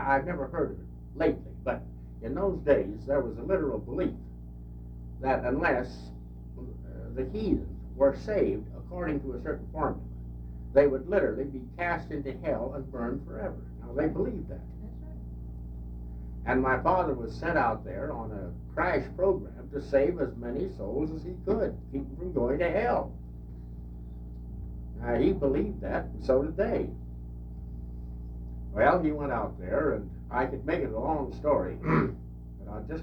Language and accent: English; Topeka, Kansas, United States; born there; I was born in Topeka.